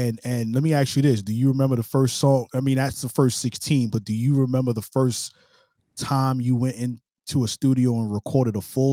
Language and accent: English; Brooklyn, New York, United States; I'm originally from Brooklyn.